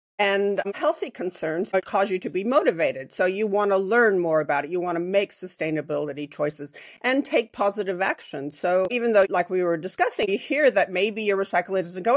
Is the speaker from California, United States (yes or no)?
yes; California, United States; born there; I was born in California, have friends in France